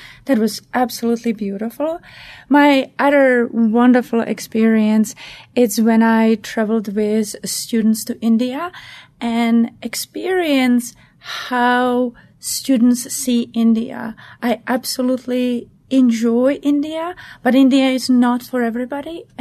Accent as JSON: {"language": "English", "country": "Czechia", "also_born_or_lived": "New York City", "lives_now": "Charlottesville, United States", "said": "I'm originally from Czechoslovakia, and then the country changed name to Czech Republic."}